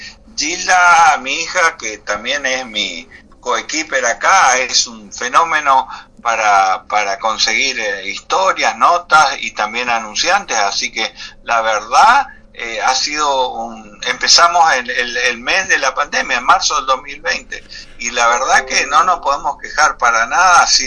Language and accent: Spanish; El Dorado, Misiones, Argentina; yo en realidad no soy nacido en Posadas, soy del Dorado